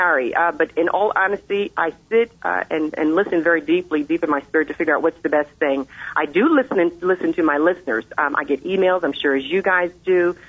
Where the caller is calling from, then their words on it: Philadelphia, Pennsylvania, United States; Well, this morning I'm outside of Philadelphia, Pennsylvania, the city of brotherly love.